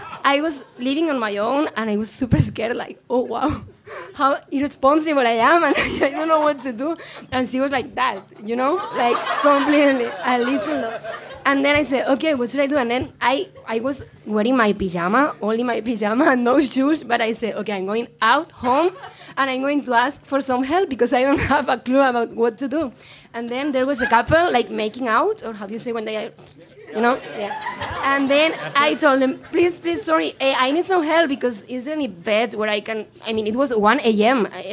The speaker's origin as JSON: {"language": "English", "country": "Spain", "said": "Spain. I'm from"}